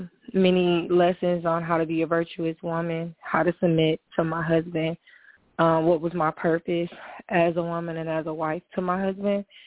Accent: Newburgh, New York, United States; Like my mom, we were raised in Newburgh, so I was really hurt.

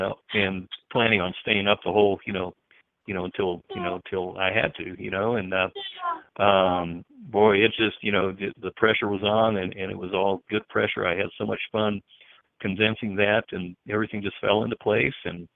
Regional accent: Denver, Colorado, United States; Well, I am a Denver native, you know, born and raised in the Denver area.

